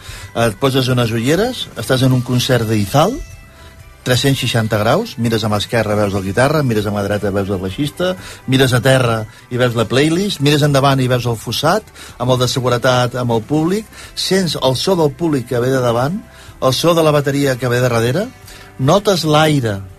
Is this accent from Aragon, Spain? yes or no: no; Barcelona, Catalonia, Spain; jo com a empresari, quan vaig a Argentina o a Colòmbia o a Alemanya i dic que vinc de Barcelona